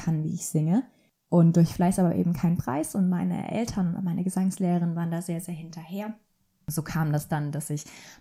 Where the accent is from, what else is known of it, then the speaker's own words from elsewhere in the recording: Radolfzell, Baden-Württemberg, Germany; Ich bin in Radolfzell aufgewachsen und bin dort zur Schule gegangen